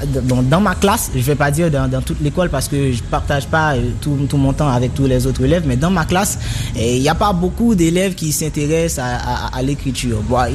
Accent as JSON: {"language": "French", "country": "Haiti", "said": "en tant qu'haïtien aujourd'hui, si j'ai une certaine fierté, c'est parce que j'ai des écrivains qui produisent des merveilles"}